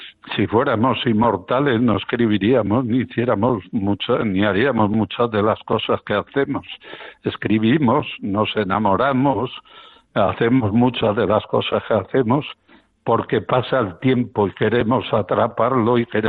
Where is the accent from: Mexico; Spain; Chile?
Spain; León, Castile and León; En mi tierra origen, en León, yo he conocido hasta los 80 pueblos sin luz.